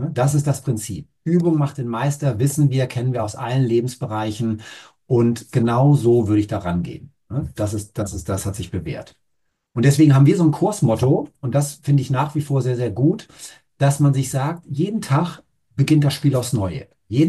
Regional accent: Hamburg, Germany; wir kommen beide aus Hamburg hier. Wir Hamburger haben gar keine Chance, irgendwas zu verändern, weil es regnet wirklich immer hier in Hamburg.

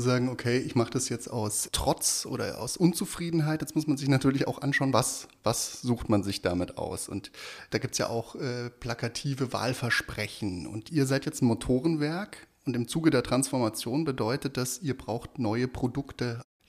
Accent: West Germany, Germany; meine Aufgabe als Wessi, dir zu erklären, warum das so ist, als Besserwisser-Wessi.

